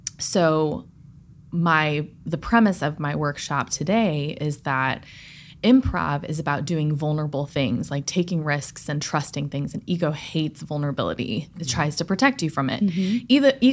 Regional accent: St. Louis, Missouri, United States; I'm from St. Louis, Missouri, and my background is in theater.

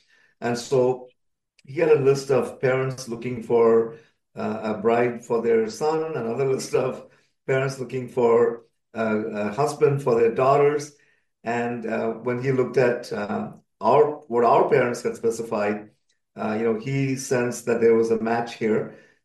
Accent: India; And the culture in which I grew up in India at that time was very conservative.

